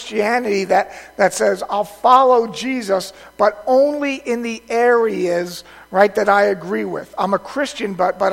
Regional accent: Toms River, New Jersey, United States; The nice thing about growing up in Tom's River, New Jersey, is that you didn't have any teams, so you got to pick whatever you wanted.

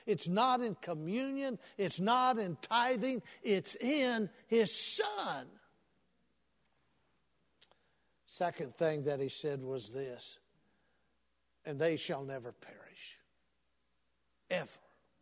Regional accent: Texas, United States; When I was a little boy growing up in West Texas, we went to lots of ball games, football on Friday night, and then we had a AAA ball club there in Odessa.

